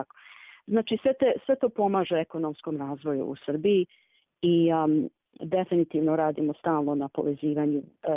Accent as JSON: {"language": "Serbian", "country": "United States", "tie": "born or raised there", "said": "ja sam odrasla isto u Americi i malo drugačije gledam na Balkan generalno"}